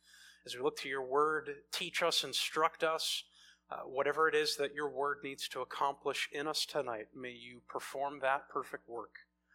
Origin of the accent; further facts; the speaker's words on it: Spokane, Washington, United States; Go Zags. I grew up in Spokane.